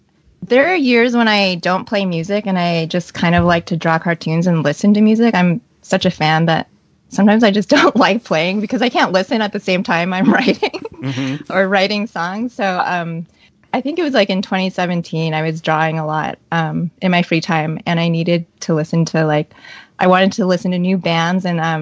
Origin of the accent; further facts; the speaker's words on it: California, United States; I mean, I'm from California originally, so I like sort of like an even-tempered weather